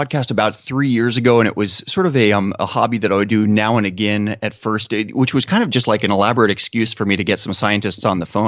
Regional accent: Oregon, United States; I was raised in Oregon and an Oregonian.

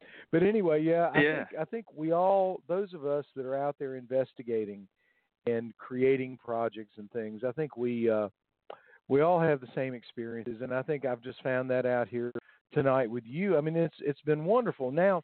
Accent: the South, United States; I'm still from the South. People do, outside of the South, unless you're in England. Now in England, they love my accent.

